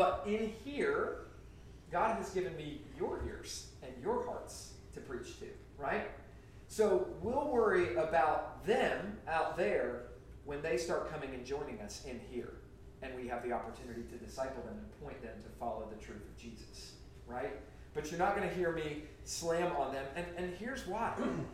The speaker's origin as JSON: {"language": "English", "region": "Florida", "country": "United States", "said": "I'm from Central Florida originally. We used to go to the beach all the time."}